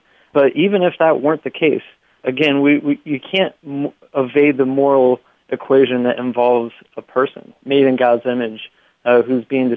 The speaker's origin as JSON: {"language": "English", "region": "California", "country": "United States", "tie": "born or raised there", "said": "I'm actually a native of California, and I used to work down at Concordia, down in Irvine."}